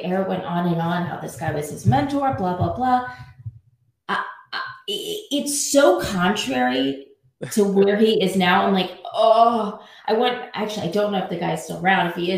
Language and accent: English; St. Louis, Missouri, United States; I'm from Missouri and I'm from St. Louis. And the joke with us, anybody from St. Louis, is that it's so small.